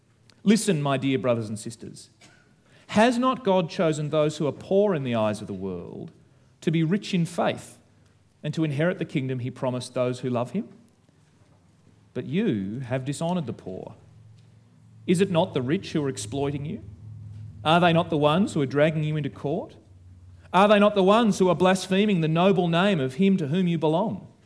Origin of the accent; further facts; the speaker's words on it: Australia; accent: Australian; You could say that the defining feature of being an Australian is our beautiful accent. Oh, how beautiful our accent sounds, particularly when you hear it overseas